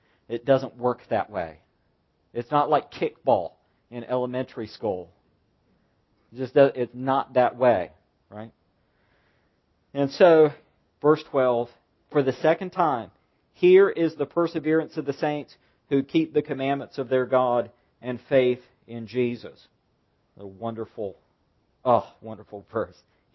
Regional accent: the South, United States; many of you will suspect that I dislike it because I'm a Southerner.

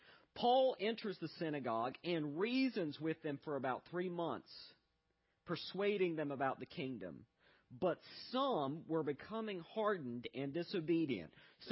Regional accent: Fayetteville, North Carolina, United States; I remember years ago in Fayetteville, North Carolina, my hometown. Fayetteville, North Carolina, one of our claim to fame, and it just shows you how pathetic Fayetteville is.

